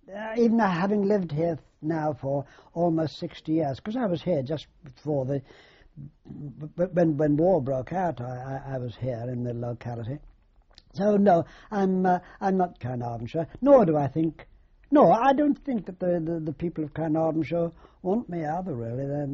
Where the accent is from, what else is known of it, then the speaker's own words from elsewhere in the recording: Douglas, Isle of Man; also born or lived in Liverpool; I was taken immediately back to Douglas in the Isle of Man, and I was christened in Douglas.